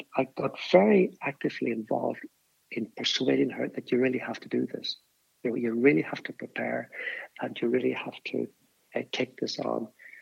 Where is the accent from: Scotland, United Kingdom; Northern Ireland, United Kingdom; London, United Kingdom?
Northern Ireland, United Kingdom; Belfast; growing up in Belfast, that allowed me to stay connected with my Irishness and my nationalism.